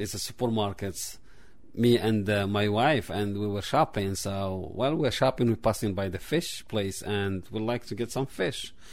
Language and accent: English; Morocco; English is a second language; now in United States; I am an immigrant. I come from Morocco